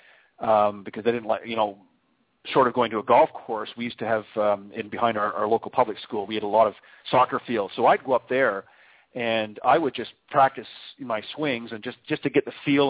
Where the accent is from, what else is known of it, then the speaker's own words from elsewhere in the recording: Canada; I'm obviously originally from Canada, and we have a very limited golf season